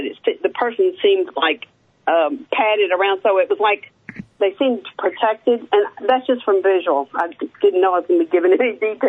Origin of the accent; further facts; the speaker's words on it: Houston, Texas, United States; That area, yes.